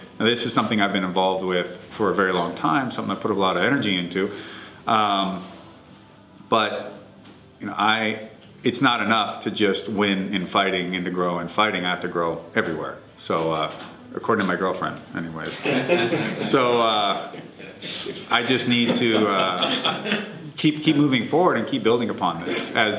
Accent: Seattle, Washington, United States; I am from Seattle.

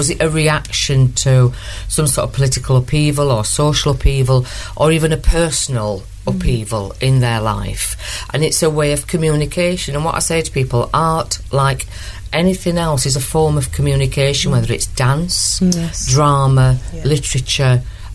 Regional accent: Yorkshire and the Humber, United Kingdom; accent: Yorkshire; And I said, hang on a minute, right, in my good Yorkshire accent, you know.

